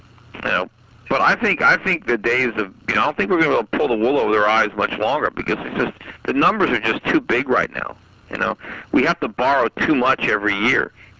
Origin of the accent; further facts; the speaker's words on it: United States; I mean, my kid's American. I am an American.